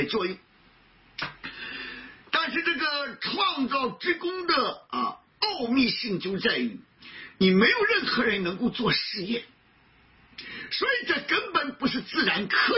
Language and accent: Chinese; Anfutun, Shandong, China; now in Washington, United States; 我老家在山东啊，我在山东安福屯啊，是一个偏僻的农村啊